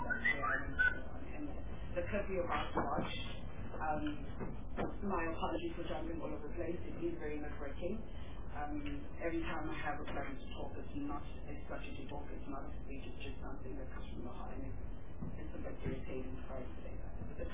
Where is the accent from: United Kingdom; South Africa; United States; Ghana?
South Africa; Cape Town, Western Cape; My background does come from an orphan level, which I was removed from the district 6. I grew up in the Sharp Airport, Lake Sharp, Lake End Street, Cape Town, and Eagle Beach.